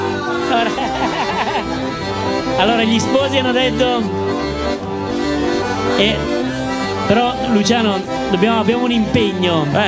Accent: Lombardy, Italy; accent: Milanese; Io milanese.

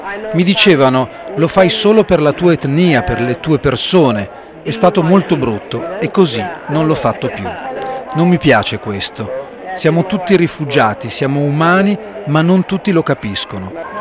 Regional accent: Afghanistan; Italian is a second language; moved away; Dall'Afghanistan siamo dovuti scappare. Io sono a Zara, che se sapete qualche cosa del mio paese è un'etnia perseguitata.

